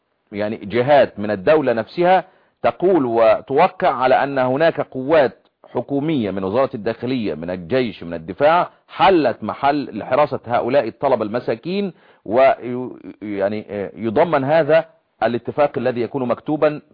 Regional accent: Egypt; هذه جريمة عندنا في مصر وفي كل الدول العربية

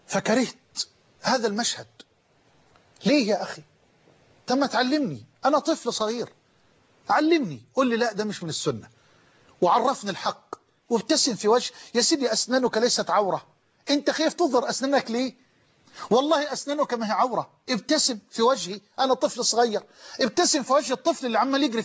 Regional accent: Damuh, Egypt; وكنت في هذا الوقت أعشق الأذان وأؤذن في مسجدنا في قريتنا المتواضعة دموه، ما كانش فيه لا كهرباء لسه ولا فيه الطرق مرصوفة

